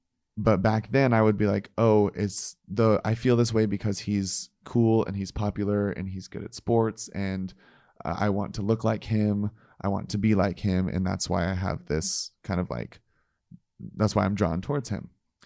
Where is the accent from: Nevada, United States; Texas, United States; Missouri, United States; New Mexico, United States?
Missouri, United States; I mean, I grew up in Missouri. I grew up on a farm. I grew up in the LDS church.